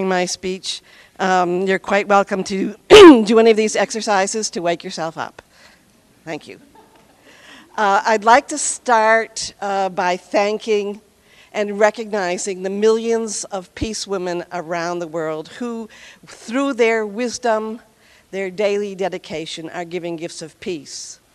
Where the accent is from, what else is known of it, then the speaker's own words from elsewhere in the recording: United States; now in Italy; some of us were Americans. I'm an American, I live in Italy.